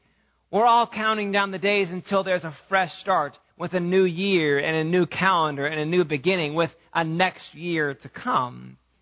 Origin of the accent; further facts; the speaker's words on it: Columbia, Missouri, United States; When I was a kid in high school, growing up in Columbia, Missouri, I would often go downtown to the old Tiger Barbershop to get my hair cut.